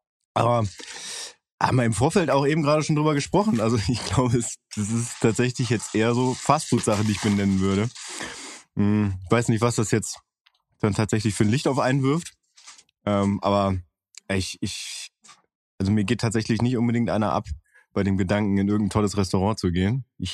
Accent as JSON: {"language": "German", "town": "Bielefeld", "region": "North Rhine-Westphalia", "country": "Germany", "said": "weil wir kommen aus Bielefeld."}